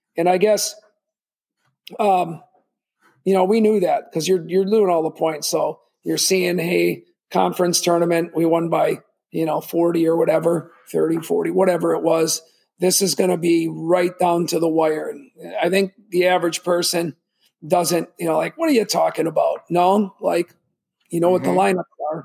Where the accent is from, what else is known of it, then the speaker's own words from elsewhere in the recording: Bayport, United States; I grew up wrestling in Bayport and followed my brother wrestling there and my older brother coaching